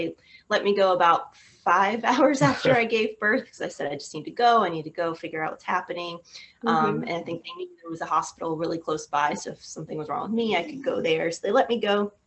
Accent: the South, United States; we aren't from Wisconsin, we're from the South

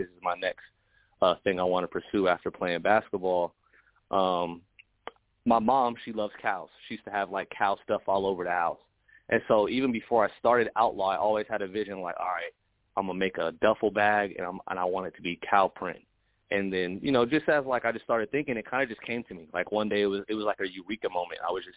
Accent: Las Vegas, Nevada, United States; now in San Diego, United States; So, like you said, I'm from Vegas.

